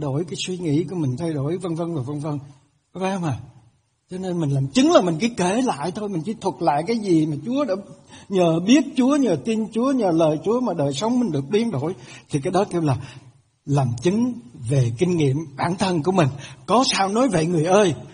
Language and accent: Vietnamese; Bình Định, Vietnam; 90 năm trước, quê tôi, quý ông bà chị em nghe cái giọng tôi là biết rồi, tôi là dân nẩu thứ thiệt á. Quê lắm lận.